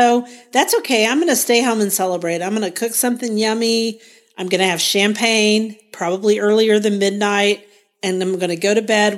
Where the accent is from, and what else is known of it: Guthrie, Oklahoma, United States